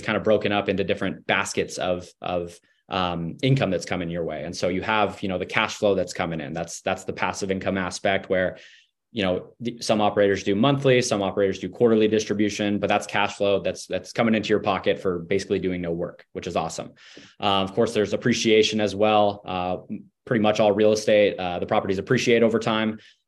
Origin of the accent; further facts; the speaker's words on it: California, United States; now in San Diego, United States; I'm from the Bay Area, Northern California, made my way down to San Diego about 7-8 years ago.